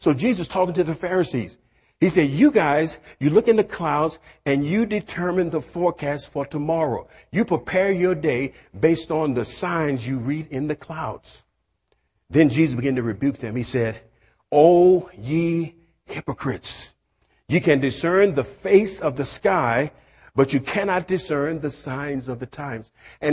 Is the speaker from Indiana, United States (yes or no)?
no; Louisiana, United States; You know, I was taught some crazy stuff growing up in Louisiana.